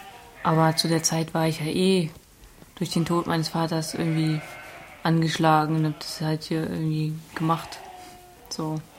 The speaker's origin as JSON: {"language": "German", "town": "Potsdam", "region": "Brandenburg", "country": "Germany", "tie": "born or raised there", "said": "Ich bin in Potsdam groß geworden. Dann später nochmal 3 Jahre, glaube ich, auch auf dem Land. Und dann bin ich aber wieder nach Potsdam gezogen, weil ich dorthin zurück wollte, alleine."}